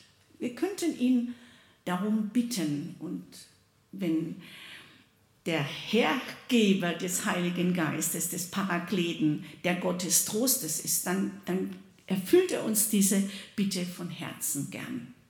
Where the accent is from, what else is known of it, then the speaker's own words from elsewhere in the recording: Baden-Württemberg, Germany; Also bei uns im Ländle, wo ich herkomme